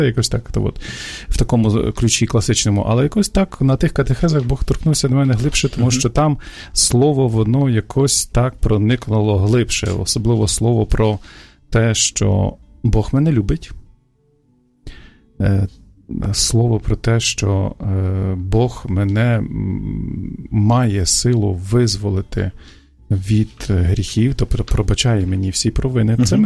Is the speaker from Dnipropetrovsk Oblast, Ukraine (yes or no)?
no; Lviv, Lviv Oblast, Ukraine; Я сам львів'янин, можна почати з цього історію мого життя, я львів'янин